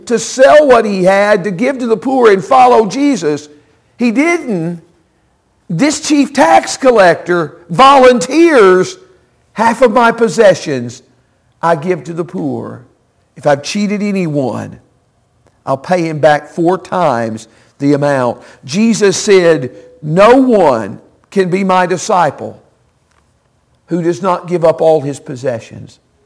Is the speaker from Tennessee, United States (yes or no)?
yes; Dickson, Tennessee, United States; I was raised in Dixon, Tennessee, a little bit west of Nashville, about 40 miles west of Nashville.